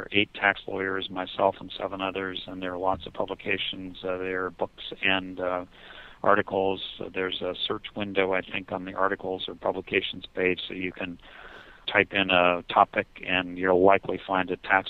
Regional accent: California, United States; Yeah, I don't disagree, and as a Californian, I also find it.

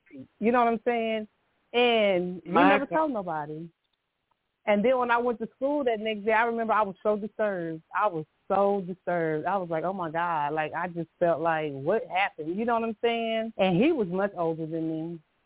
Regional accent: Louisiana, United States; we're originally from Louisiana. So I would go down there and stay summers, and that's when I would get that other side. When I came to Texas, life is different.

